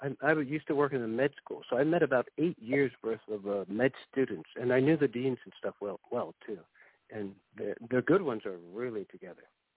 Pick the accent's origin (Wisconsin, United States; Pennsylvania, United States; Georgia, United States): Pennsylvania, United States; Philadelphia; now in New York, United States; from Philly.